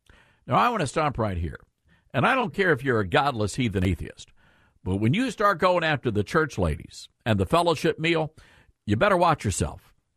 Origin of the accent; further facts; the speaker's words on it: the South, United States; This was a regular part of our growing up in the South.